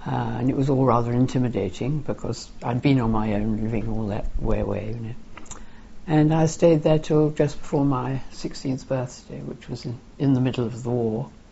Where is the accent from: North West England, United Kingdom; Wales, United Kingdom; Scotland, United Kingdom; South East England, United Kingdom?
Wales, United Kingdom; Penarth; born there; I was born in Penarth, South Wales.